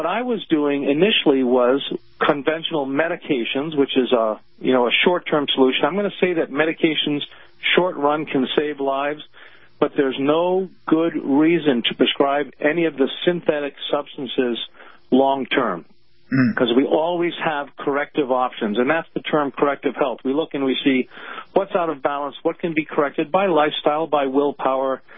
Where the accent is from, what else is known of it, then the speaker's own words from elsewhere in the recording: Boston, Massachusetts, United States; I grew up in Boston. I did my research at Harvard. I then went to Dartmouth.